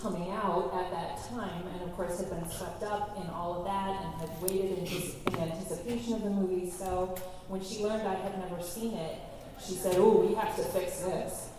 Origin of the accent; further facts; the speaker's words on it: Detroit, Michigan, United States; And I'm from Metro Detroit, Michigan.